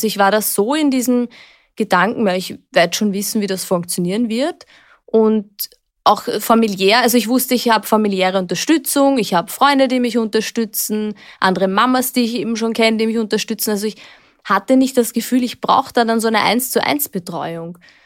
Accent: Vienna, Austria; Ich bin in Wien aufgewachsen und ich liebe Wien noch sehr, den Wiener Schmäh und überhaupt, was wir da alles so haben.

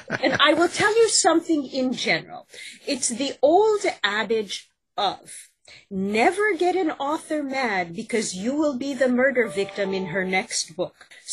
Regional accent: United States; I mean, and I'm American, as you can see, but my characters are British.

